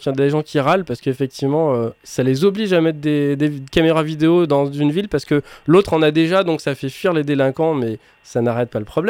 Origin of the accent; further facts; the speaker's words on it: France; on est français, on va râler.